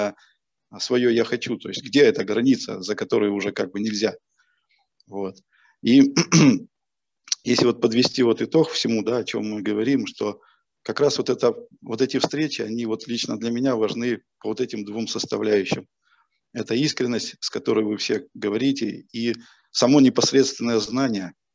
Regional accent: southern Russia, Russia; Я из Южной России, там все настроится на отношениях.

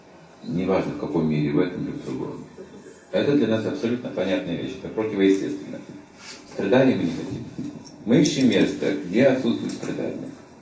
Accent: Ukraine; я просто сказал, что я с Украины

